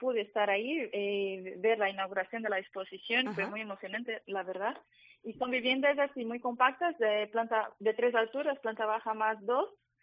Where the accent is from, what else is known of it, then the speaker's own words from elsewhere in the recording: Brazil; Spanish is a second language; Soy brasileña, ¿no?